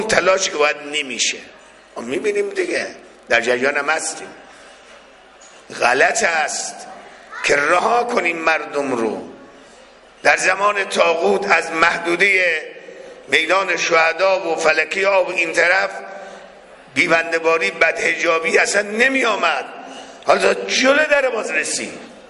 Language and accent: Persian; Mashhad, Razavi Khorasan, Iran; مردم شهرهای دیگر تا میفهمن ما اهل مشهدیم